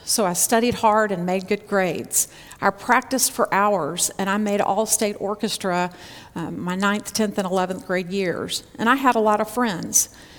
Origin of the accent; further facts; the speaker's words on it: Houston, Texas, United States; I'm from Houston, Texas. I'm a big city girl, and we do think that everything's bigger and better in Texas.